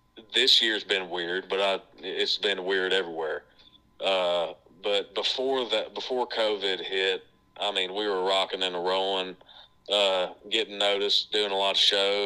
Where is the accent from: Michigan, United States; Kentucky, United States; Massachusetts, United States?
Kentucky, United States; Man, I'm from Kentucky, so I'm a big bourbon guy.